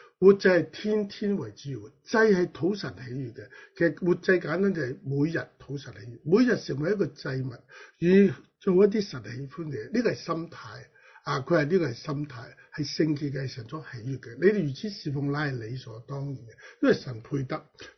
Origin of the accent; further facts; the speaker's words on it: Hong Kong; 今日我哋香港人而家已经被世界冇咗啦